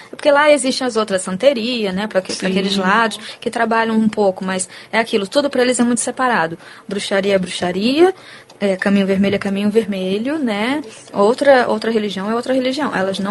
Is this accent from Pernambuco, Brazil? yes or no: no; Ceará, Brazil; Eu sou cearense, né, lá não é muito bem visto antigamente